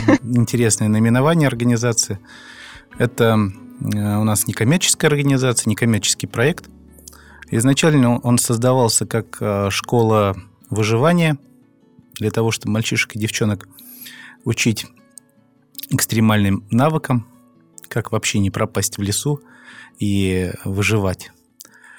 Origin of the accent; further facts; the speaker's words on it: Kimry, Tver Oblast, Russia; в Твери я учился, сам я из Кимр, закончил среднюю школу номер 5, обычную среднюю школу.